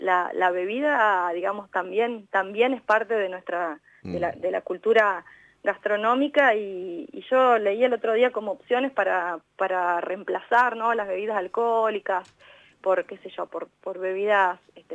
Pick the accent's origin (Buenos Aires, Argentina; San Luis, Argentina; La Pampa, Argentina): La Pampa, Argentina; yo misma soy de La Pampa y me voy a pasar una de las fiestas a La Pampa siempre.